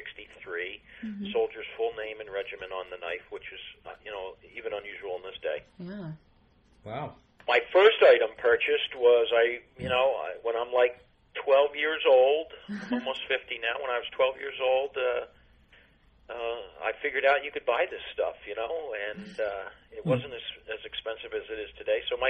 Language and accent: English; Philadelphia, Pennsylvania, United States; now in Maine, United States; I'm calling from the state of Maine, which is my home state now. I've been here, 25 years or more now. But I originally grew up outside of Philadelphia in Pennsylvania.